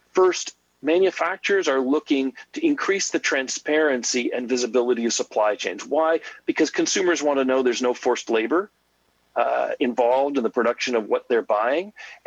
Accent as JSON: {"language": "English", "region": "Michigan", "country": "United States", "tie": "born or raised there", "said": "So we still now think of Michigan, my home state, as being an important state for trade"}